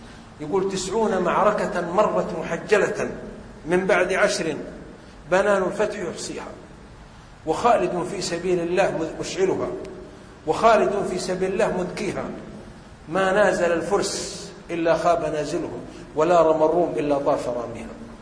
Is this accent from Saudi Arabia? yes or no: yes; Ha'il Province, Saudi Arabia; تعرف جبل سلمى وآجة في حائل عندنا في السعودية